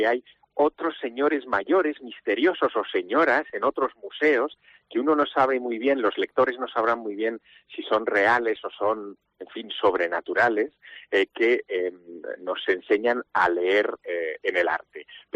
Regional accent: Teruel, Aragon, Spain; also born or lived in Vinarós; yo viví, es verdad, mi infancia en Teruel, pero mi adolescencia en Vinarós, en la provincia de Castellón, y tengo a mi madre que es de Morella

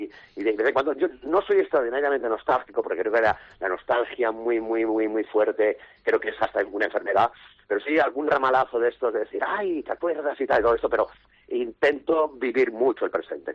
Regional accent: Benetússer, Valencian Community, Spain; yo soy de Benetúser, que es uno de los pueblos más castigados

